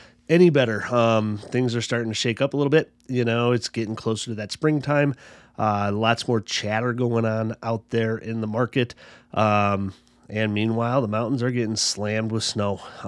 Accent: Chicago, Illinois, United States; now in Denver, United States; I've been here for 20 years. I'm from Chicago originally.

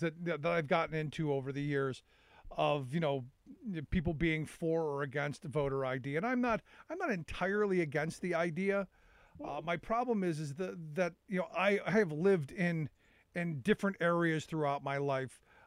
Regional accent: Cleveland, Ohio, United States; I was born and raised in Cleveland. When I was there, it was a solidly Democratic state.

